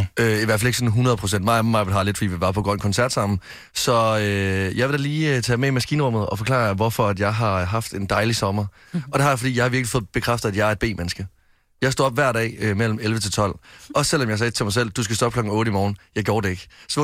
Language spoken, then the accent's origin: Danish; Varde, Region of Southern Denmark, Denmark; hjemme i Varde